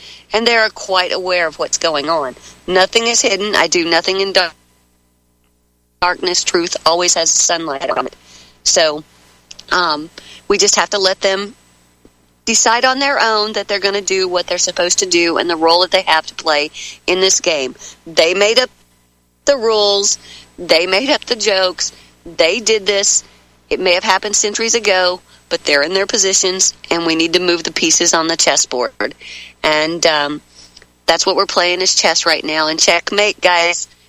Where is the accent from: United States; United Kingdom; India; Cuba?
United Kingdom; Scotland; But I'm Scottish, and we've got to find something to laugh about every time we do something.